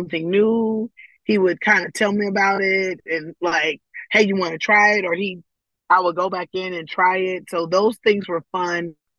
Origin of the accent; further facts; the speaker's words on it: Katy, Texas, United States; because I grew up in Katy, I would tell everybody about it.